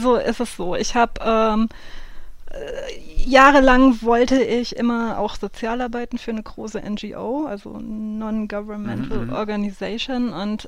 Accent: Hesse, Germany; wo ich aufgewachsen bin, in Südhessen.

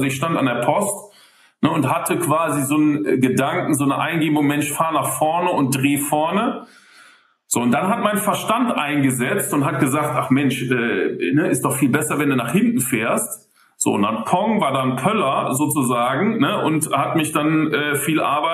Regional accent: Rhineland, Germany; ich komme aus dem Rheinland

